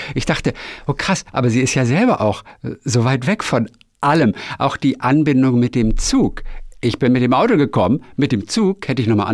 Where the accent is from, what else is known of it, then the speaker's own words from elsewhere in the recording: Baden-Baden, Baden-Württemberg, Germany; ich komme aus dem Südwesten, aus Baden-Baden